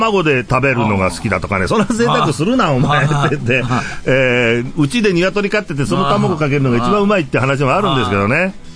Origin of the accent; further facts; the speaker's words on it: Gifu, Japan; 地元のね、僕岐阜なんですけどもね。はい。岐阜の同級生にもいろいろ聞いたらね、